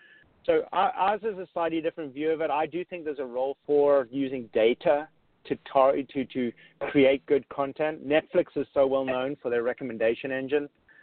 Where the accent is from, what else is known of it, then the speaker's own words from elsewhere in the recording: South Africa; I was 7 years old or so, growing up in South Africa.